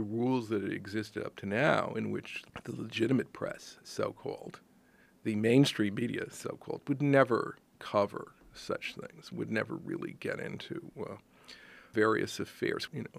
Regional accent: New York, United States; moved away as an adult; now in Los Angeles, United States; I came out here from New York. I moved out here in the mid-70s, and you could have bowling parties in the middle of La Brea Boulevard.

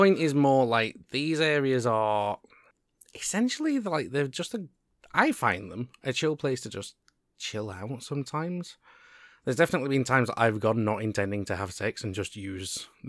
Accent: United Kingdom; because we are two British guys, we're going to just use the word sauna.

